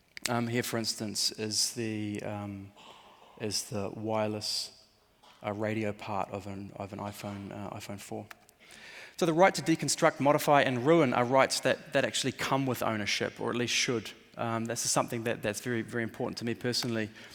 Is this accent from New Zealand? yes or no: yes; New Zealand; now in Europe; I grew up in New Zealand where I couldn't see another house, surrounded by beautiful indigenous forests that had never been cut down. That's where I grew up. And now I live in cities